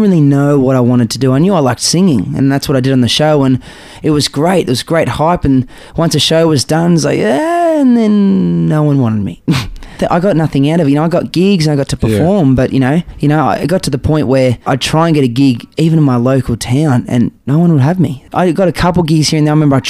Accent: Geelong, Victoria, Australia; So, for example, I did a gig at Geelong, in my hometown.

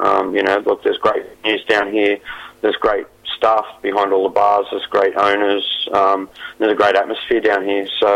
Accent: Sydney, New South Wales, Australia; Originally from Sydney. Yeah, I've been a promoter in Sydney for about 12 years now.

